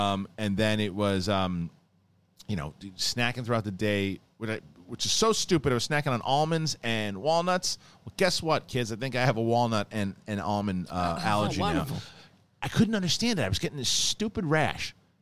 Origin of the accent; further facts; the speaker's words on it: Bayside, New York, United States; Which is when I grew up in Bayside.